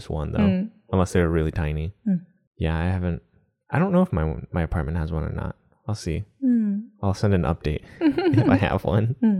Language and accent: English; United States; I'm an American. I don't have a Japanese part of my brain, like upbringing, to have a good reference sometimes.